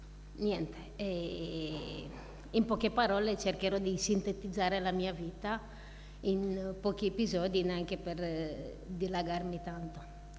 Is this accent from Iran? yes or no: no; Romania; per chi non mi conosce, vengo dalla Romania e provengo da una famiglia di credenti.